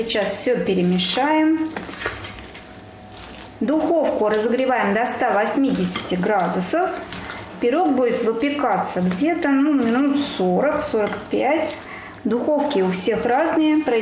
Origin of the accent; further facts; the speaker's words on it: Nizhny Novgorod, Nizhny Novgorod Oblast, Russia; я кулинарный видеоблогер из Нижнего Новгорода.